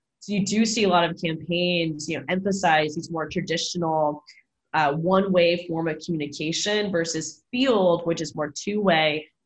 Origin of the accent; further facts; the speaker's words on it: Florida, United States; And I love this state. It's my home state.